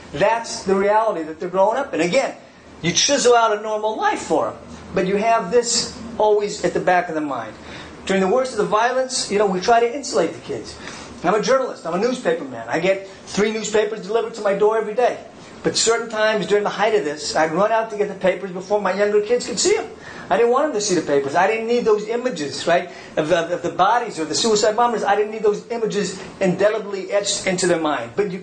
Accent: Denver, Colorado, United States; now in Israel; And I come from Denver, right? I originally come from Denver.

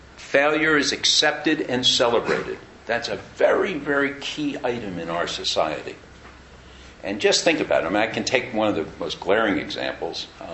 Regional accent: United States; I can tell you, as an American, been coming here since the late 90s

